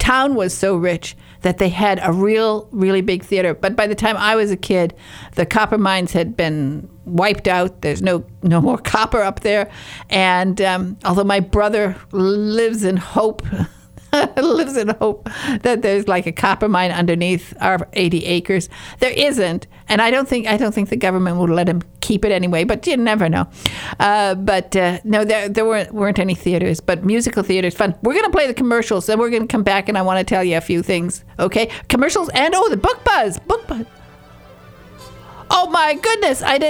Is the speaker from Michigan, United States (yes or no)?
yes; Calumet, Michigan, United States; I was from the Upper Peninsula of Michigan. I don't know. It's funny. Actually, we did have a theater. We had a theater in Calumet, Michigan.